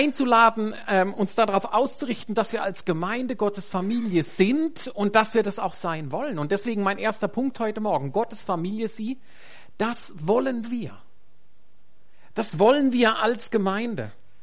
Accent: Germany; moved away as an adult; now in Switzerland; ich bin Deutscher. Ich habe 29 Jahre in Deutschland gelebt. Ich habe aber eine Schweizerin geheiratet, lebe seit 11 Jahren in der Schweiz, ein Jahr in Belgien, 29 Jahre in Deutschland.

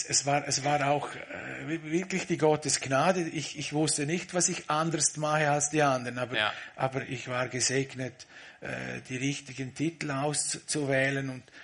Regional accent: Thusis, Graubünden, Switzerland; also born or lived in United States; Und daher bin ich in den USA eigentlich geboren.

